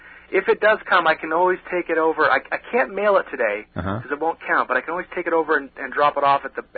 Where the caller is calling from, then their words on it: California, United States; Calling from Southern California.